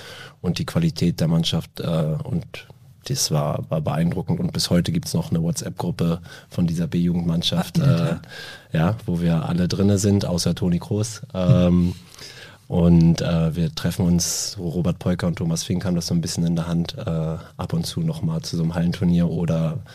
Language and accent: German; Rostock, Mecklenburg-Vorpommern, Germany; born there; Und ich bin dort geboren in der Stadt und mit dem ersten Lebensjahr saß ich mit meinem Großvater auf dem Schoß im alten Ostseestadion.